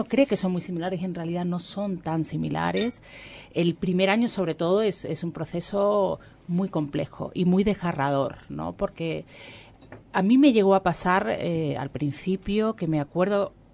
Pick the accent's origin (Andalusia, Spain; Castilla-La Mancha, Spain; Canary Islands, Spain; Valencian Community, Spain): Andalusia, Spain; now in Uruguay; El Uruguay me ha traído muchísimos regalos, pero yo soy española y me siento como tal. Y tengo esa cosa de la alegría de Andalucía, de la cosa de la calle, de lo divertido.